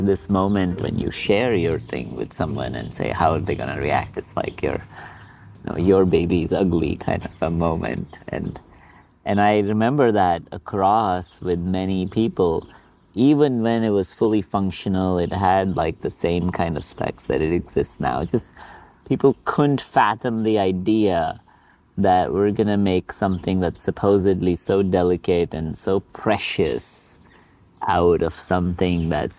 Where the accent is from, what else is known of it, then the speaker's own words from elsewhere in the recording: India; although I grew up in India.